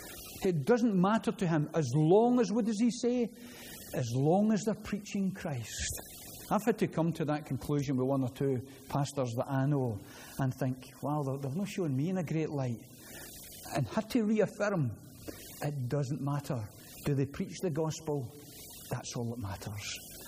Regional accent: Glasgow, Scotland, United Kingdom; I love my country. I'm Scottish, I'm a Glaswegian. I love my country.

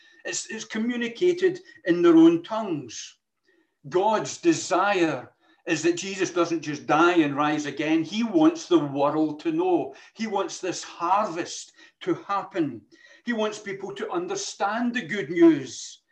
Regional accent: Glasgow, Scotland, United Kingdom; I'm just a Glaswegian, common, or garden Glaswegian.

